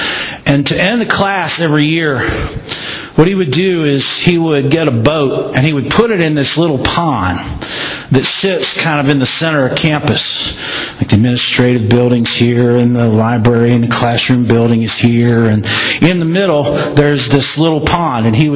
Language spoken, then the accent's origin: English; West Virginia, United States; I grew up in West Virginia, and we used to go camping. And a couple of the campsites were in the rural part of the state, really rural part of the state.